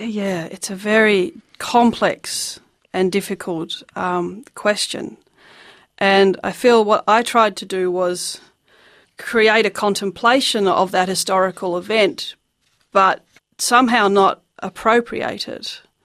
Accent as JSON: {"language": "English", "country": "Australia", "tie": "born there", "said": "I'm Australian born. I have no ancestral or cultural link to the Holocaust. I have no claim to it. I'm a gay woman living in Australia"}